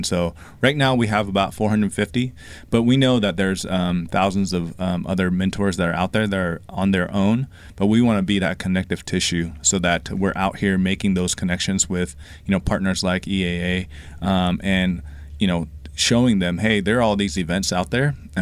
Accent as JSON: {"language": "English", "region": "Oklahoma", "country": "United States", "tie": "born or raised there", "also_born_or_lived": "South Korea", "said": "I'm an immigrant, and we moved to Oklahoma from Korea. And growing up there near Tinker, my story was that I went to air shows at Tinker Air Force Base"}